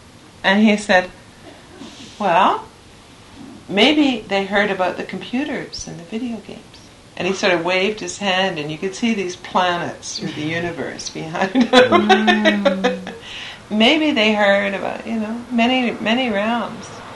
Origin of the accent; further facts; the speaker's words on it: Calgary, Alberta, Canada; I know I have my fixed views about Calgary, having spent my younger days there.